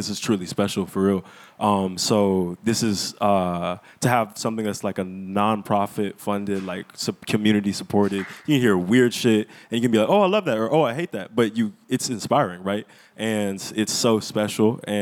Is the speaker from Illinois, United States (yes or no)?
no; Tulsa, Oklahoma, United States; I'm from Tulsa, Oklahoma, and you already know.